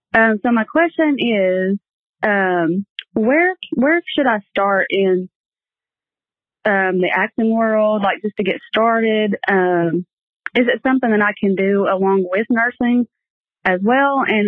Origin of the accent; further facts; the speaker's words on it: Kentucky, United States; I'm from Kentucky.